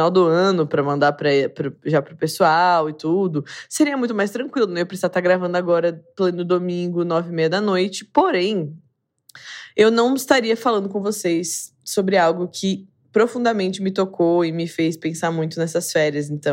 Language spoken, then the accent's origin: Portuguese; Santa Catarina, Brazil; now in São Paulo, Brazil; moro em São Paulo, sou natural de Santa Catarina, mas moro atualmente já há alguns anos em São Paulo.